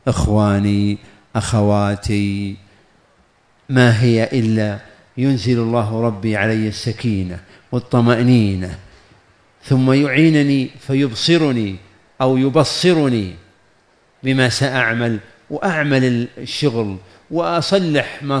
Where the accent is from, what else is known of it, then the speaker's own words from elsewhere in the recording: Riyadh, Riyadh Province, Saudi Arabia; لكن عندنا في الرياض السواقة الله أعلم بها